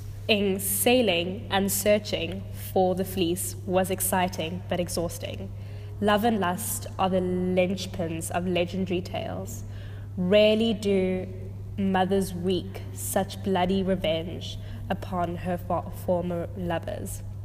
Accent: Johannesburg, Gauteng, South Africa; I'm from Johannesburg, Sandton, South Africa, basically. Yeah, South Africa.

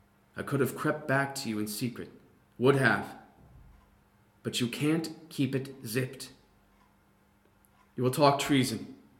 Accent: United States; accent: middle American; And I consider my accent to be just middle American, middle ground.

